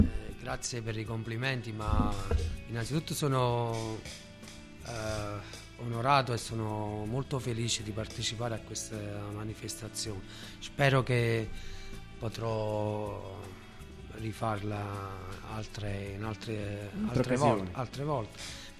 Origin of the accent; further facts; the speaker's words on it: Nocera, Campania, Italy; Io una volta ho fatto, sono di Nocera